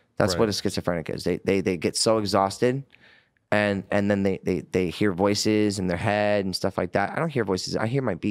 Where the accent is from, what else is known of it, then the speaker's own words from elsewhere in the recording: Finland; first language Finnish; English is a second language; which means love in Finnish, my native language.